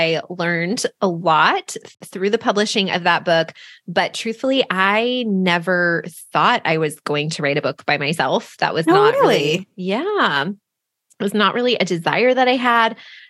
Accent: California, United States; I grew up in the Bay Area, so I have migrated all of 90 miles. But yes, I am a Northern California born and raised.

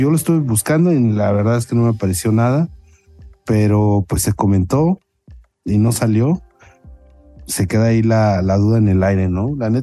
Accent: Mexico City, Mexico; como buenos mexicanos que somos de la Ciudad de México

